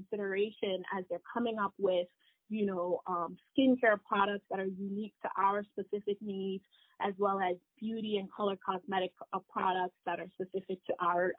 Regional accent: Nigeria; I'm Nigerian.

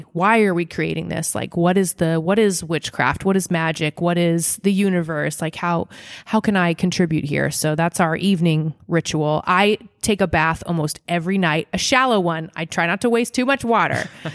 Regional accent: Nebraska, United States; This used to really bother me because I'm from Nebraska and we don't do that.

